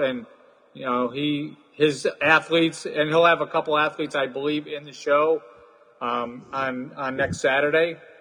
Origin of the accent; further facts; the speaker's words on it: Northeast, United States; I'm originally from the Northeast, so I mean, there's a lot of shows up here, and natural is really prevalent up here in the Northeast.